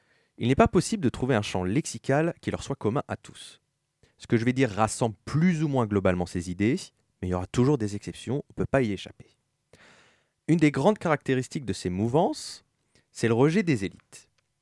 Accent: Normandy, France; Non, je viens pas du nord, je viens de la Normandie.

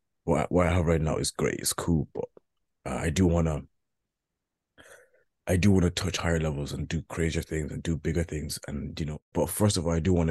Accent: Malawi; born there; I do want to not forget my African heritage. I was born in Malawi. I am Malawian.

